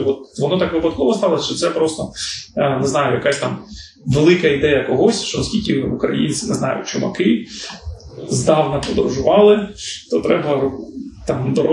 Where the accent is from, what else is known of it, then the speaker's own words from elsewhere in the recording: Eastern Ukraine, Ukraine; ми, українці, ми дуже різні, я теж зі Сходу.